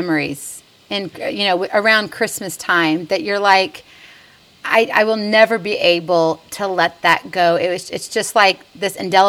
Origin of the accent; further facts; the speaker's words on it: Hawaii, United States; I'm originally from Hawaii.